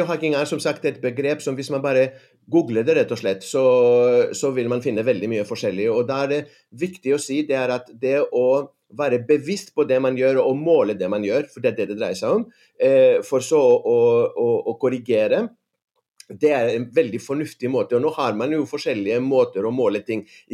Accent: Athens, Attica, Greece; Norwegian is a second language; now in Norway; for meg så var det kom fra Aten, fra Hellas, Aten en stor by sånn sett, med en ganske så stor tilgang på forskjellige matvarer, og ikke minst egentlig grønnsaker, så var det et sjokk å komme til Norge

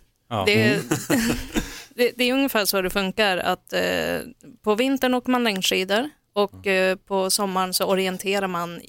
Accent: Norrland, Sweden; Okej, jag är från Norrland, så allt söder om.

